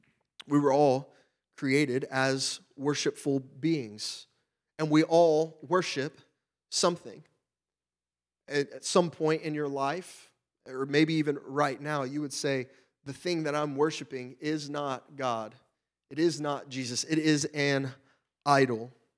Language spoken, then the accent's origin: English; Louisiana, United States; now in Ohio, United States; So my wife and I, we moved here from Louisiana. I grew up down south in Louisiana.